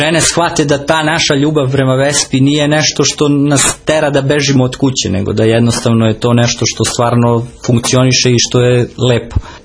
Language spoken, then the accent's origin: Serbian; Kruševac, Šumadija and Western Serbia, Serbia; pošto sam rodom iz Kruševca